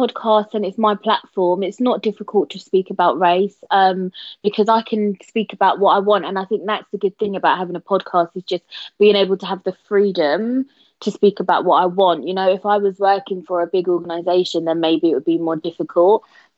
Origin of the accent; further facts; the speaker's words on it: London, United Kingdom; I was born and raised in London, and this is how I speak.